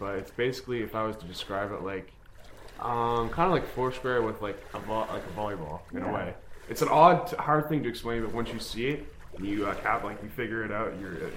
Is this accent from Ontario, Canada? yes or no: no; Nova Scotia, Canada; I'm from Nova Scotia, the Valley, one more specifically. I live right next to Acadia University, and I came here for Mount Allison